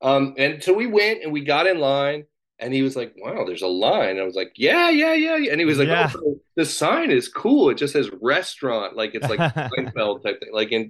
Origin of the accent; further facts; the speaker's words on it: Pasadena, California, United States; also born or lived in Laguna Beach; I grew up basically in Pasadena, which is where Julia Child was from. We are food lovers in Pasadena, pie and burger, et cetera. But I spent my summers in Laguna Beach.